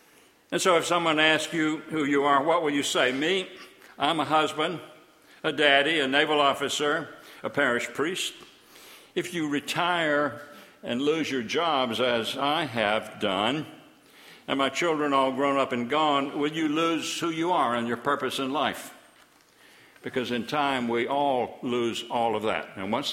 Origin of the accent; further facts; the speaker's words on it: Panama City, Florida, United States; I was born here in Panama City. Panama City is my hometown.